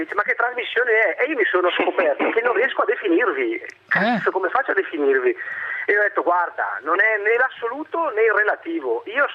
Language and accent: Italian; Bergamo, Lombardy, Italy; io sono di Bergamo